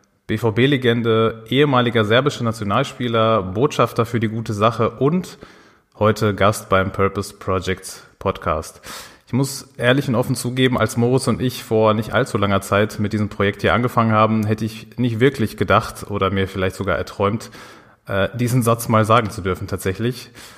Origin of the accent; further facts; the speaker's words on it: Dortmund, North Rhine-Westphalia, Germany; Ja, und das als Dortmunder Jungs, wir beide.